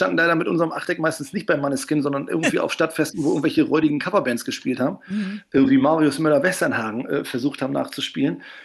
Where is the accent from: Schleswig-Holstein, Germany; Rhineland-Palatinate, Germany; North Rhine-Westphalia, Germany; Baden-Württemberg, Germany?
Schleswig-Holstein, Germany; Schwarzenbek; also born or lived in Hamburg; Und dann sind wir zusammen aufgewachsen im dicken, schönen Speckgürtel von Hamburg, da in Schwarzenbek. Das ist gerade noch Schleswig-Holstein dann, genau. Und dadurch haben wir so einen leichten nordischen Akzent wahrscheinlich drin.